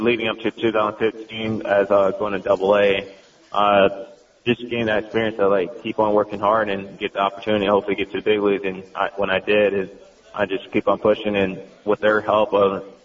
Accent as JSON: {"language": "English", "town": "Tampa", "region": "Florida", "country": "United States", "said": "Being close to Sarasota since I'm from Tampa"}